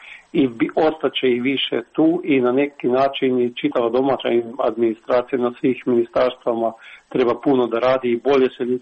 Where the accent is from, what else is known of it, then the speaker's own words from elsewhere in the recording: Krško, Slovenia; ja koji dolazim iz Krškog